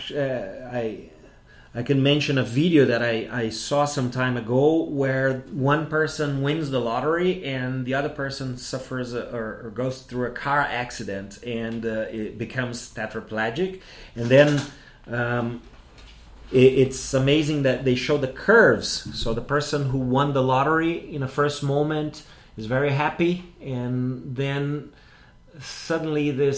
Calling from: Porto Alegre, Rio Grande do Sul, Brazil

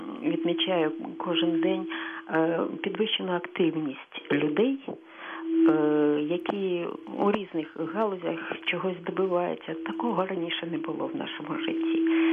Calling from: Kyiv, Ukraine

